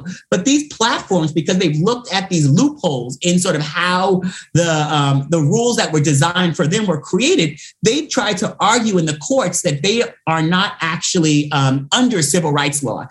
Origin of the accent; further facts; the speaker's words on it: New York, United States; I grew up on Eastern Long Island and he worked to build homes.